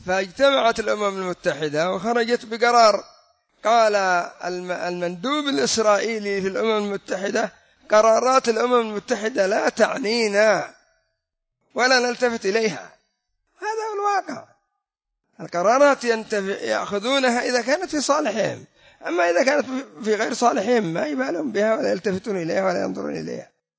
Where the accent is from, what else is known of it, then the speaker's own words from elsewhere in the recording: Yemen; بل أن يكون من أبوين يمنيين عندنا في اليمن